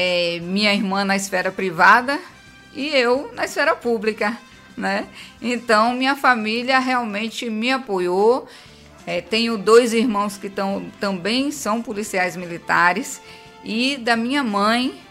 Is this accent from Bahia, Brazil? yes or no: yes; Jequié, Bahia, Brazil; born there; Minha cidade de origem, minha cidade onde eu nasci. É a cidade de Jequié.